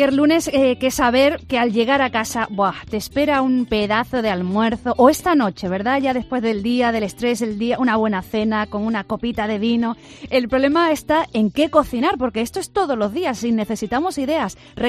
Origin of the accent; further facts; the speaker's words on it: Álora, Andalusia, Spain; soy de Álora, ¿no? Vengo de pueblo